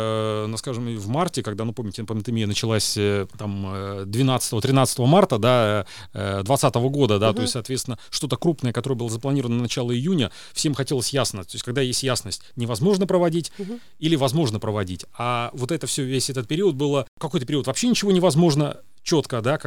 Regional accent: Narva, Ida-Viru County, Estonia; Да, нет, я родился, вырос в Нарве. Я учился и в Нарве, и потом достаточно долго учился в Таллине.

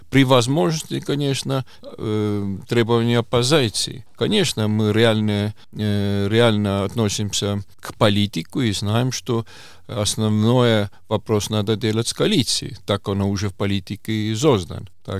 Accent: Tartu, Tartu County, Estonia; И если я смотрю на Тарту, откуда я родом, Тарту 3800.

